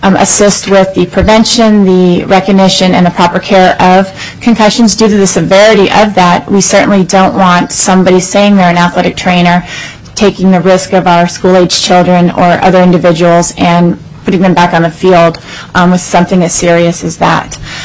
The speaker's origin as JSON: {"language": "English", "town": "Eagle River", "region": "Alaska", "country": "United States", "said": "I'm from Eagle River, Alaska. I work in Anchorage."}